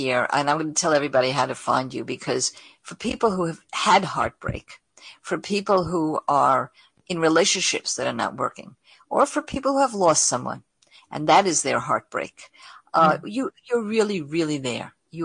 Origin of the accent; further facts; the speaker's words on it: Brooklyn, New York, United States; I mean, we're both from Brooklyn.